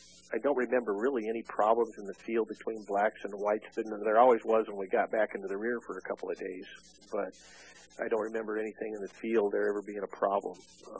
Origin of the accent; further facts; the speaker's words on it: Springfield, Oregon, United States; I had growing up in Springfield, Oregon, I'd only known one black family in my life